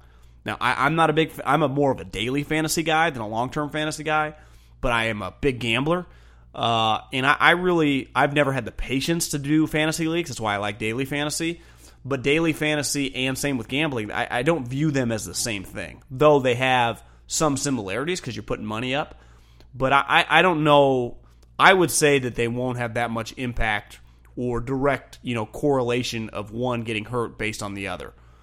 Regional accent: Davis, California, United States; where I grew up in Davis

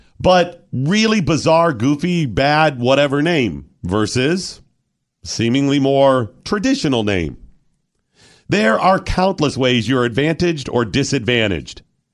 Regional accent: Cleveland, Ohio, United States; I grew up near Cleveland, Ohio.

